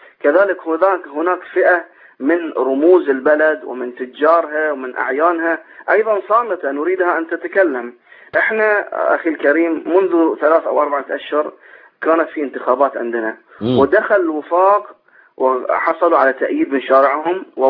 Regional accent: Bahrain; الجمعيات السياسية عندنا في البحرين

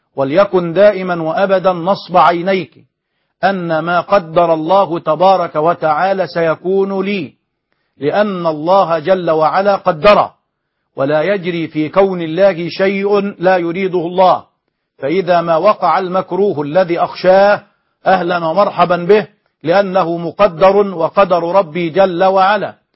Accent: Egypt; بالعامية عندنا في مصر.

